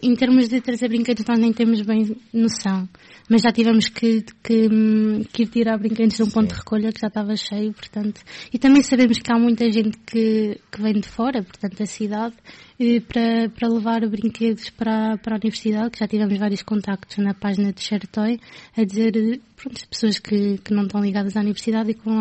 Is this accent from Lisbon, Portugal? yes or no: no; Canas de Senhorim, Viseu, Portugal; Eu sou de Viseu.